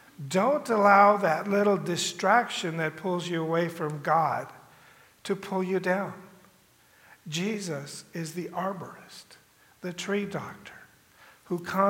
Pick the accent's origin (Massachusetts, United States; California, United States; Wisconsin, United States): California, United States; I grew up in California, a couple towns over from a city called Thousand Oaks.